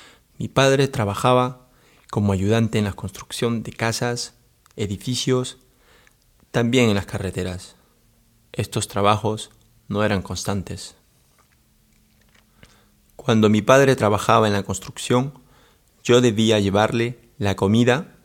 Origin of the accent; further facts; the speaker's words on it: Lima, Peru; now in Zürich, Switzerland; Nací en Lima, Perú. Vivía con mis padres, 2 hermanas, un hermano y una tía.